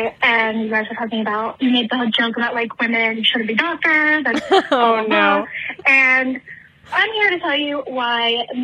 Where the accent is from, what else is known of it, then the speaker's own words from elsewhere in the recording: San Francisco, California, United States; I'm like from San Francisco again